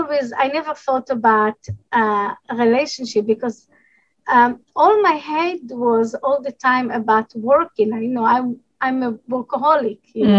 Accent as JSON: {"language": "English", "town": "Jerusalem", "region": "Jerusalem District", "country": "Israel", "tie": "born or raised there", "second_language": "English", "said": "I grew up in Jerusalem."}